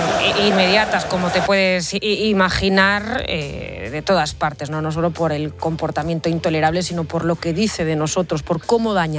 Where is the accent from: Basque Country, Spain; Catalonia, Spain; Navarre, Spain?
Catalonia, Spain; Barcelona; que es una imagen además que los que somos de Barcelona no hemos visto habitualmente